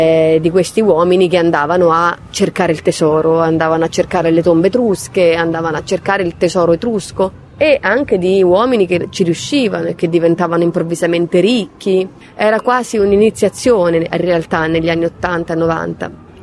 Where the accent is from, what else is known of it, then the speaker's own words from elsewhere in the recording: Etruria, Italy; Sono cresciuta in Etruria, diciamo, in una regione bella e fragile che è l'Etruria, cioè quell'incrocio tra Umbria, Lazio e Toscana, dove neanche gli accenti si distinguono bene